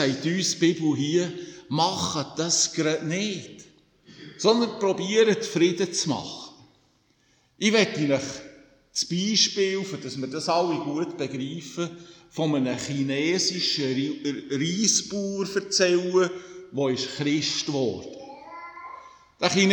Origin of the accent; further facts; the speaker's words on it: Bern, Switzerland; Aber ich bin im Emmental aufgewachsen